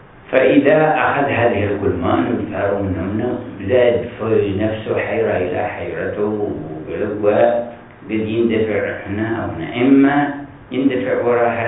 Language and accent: Arabic; Hadhramaut, Yemen; فمن أواخر الأعمار اللي وصلها مثل بلدنا حضرموت